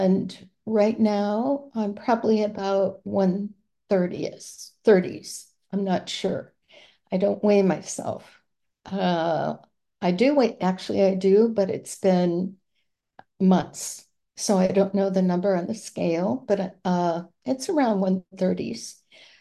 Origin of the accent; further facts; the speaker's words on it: Cyprus; I'm from Cyprus and my internet is unstable